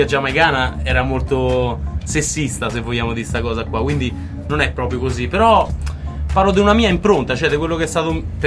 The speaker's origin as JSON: {"language": "Italian", "region": "Umbria", "country": "Italy", "said": "Diciamo dalla provincia di Terni, dalla provincia"}